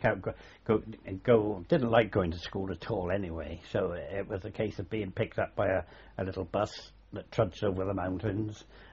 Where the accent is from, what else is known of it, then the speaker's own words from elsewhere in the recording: Waltham Abbey, East of England, United Kingdom; born there; I was born in Waltham Abbey.